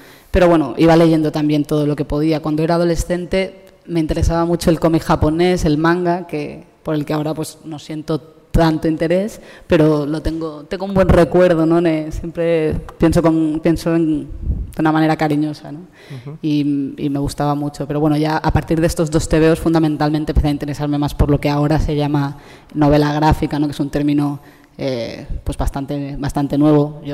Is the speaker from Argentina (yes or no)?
no; Palma de Mallorca, Balearic Islands, Spain; mi padre fue la primera persona que tuvo una tienda, una librería de tebeos especializada en Palma de Mallorca, de donde yo soy.